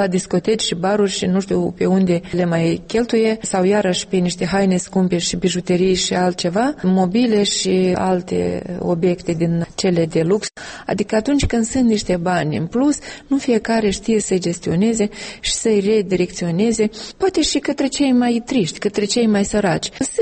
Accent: Soroca District, Moldova; satul meu de Baștină, parcă în raionul Soroca

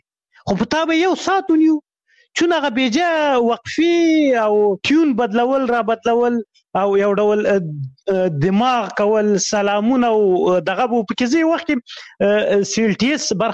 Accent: Khyber Pakhtunkhwa, Pakistan; ما ماشومتوب په شمشتو کې تیر کړی، شمشتو مهاجرینو کمپوس، هغه د هغه پخواني جهادي رهبرانو ندیو رهبر کمپ و مشهور کمپ و زه په هغه کې لوی سوی یم.

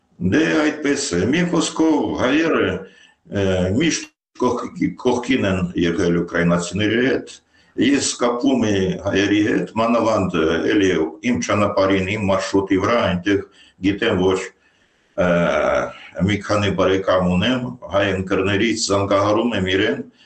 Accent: Mariupol, Donetsk Oblast, Ukraine; իսկ Մարիուպոլի դա որ քաղաքն է, ես իմ մանկության մի մասը անցկացրել եմ այնտեղ, գիտեմ ինչ սիրուն քաղաքը

